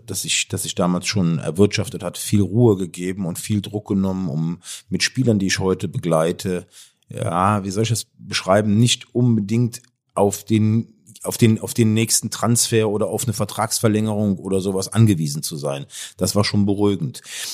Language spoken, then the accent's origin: German; Cologne, North Rhine-Westphalia, Germany; Ich komme aus Köln.